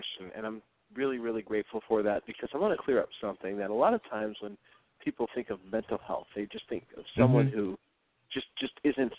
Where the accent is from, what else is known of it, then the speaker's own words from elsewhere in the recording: New York City, New York, United States; I love Chicago. Love to visit whenever I get a chance. I'm actually from New York City.